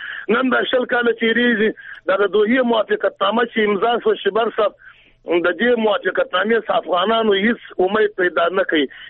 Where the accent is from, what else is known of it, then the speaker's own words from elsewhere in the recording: Afghanistan; موږ افغانان یو